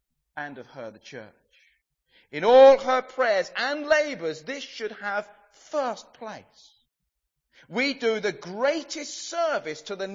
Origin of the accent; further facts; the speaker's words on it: England, United Kingdom; Some of us would have read it and will probably maybe mumble amen because we're English